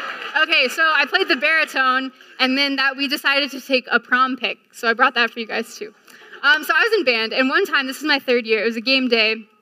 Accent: Virginia, United States; I grew up in Nova, came to UVA in the fall of 2012

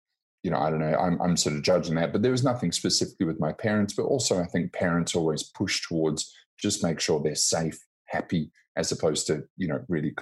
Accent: Coventry, West Midlands, United Kingdom; born there; also born or lived in London; I was born in Coventry, which, you know, doesn't have a great reputation, but it's fantastic. And all of my family is around there. But when I went back to the UK, I lived in London for about 8 years.

